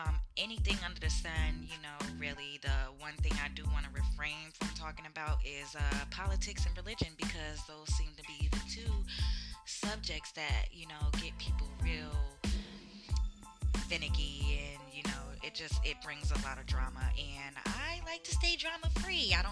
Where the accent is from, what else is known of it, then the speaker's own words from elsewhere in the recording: New London, Connecticut, United States; moved away as an adult; also born or lived in Duval County, Florida; But I'm originally from Connecticut. Shout out to CT, New London. Hey. I moved from New London in my 20s and moved to Florida.